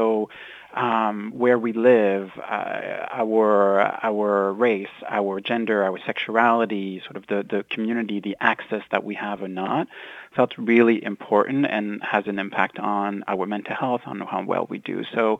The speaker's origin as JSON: {"language": "English", "country": "Belgium", "tie": "born or raised there", "said": "we'd live near like a little bridge and sort of very kind of nice neighborhood area downtown in my hometown in Belgium."}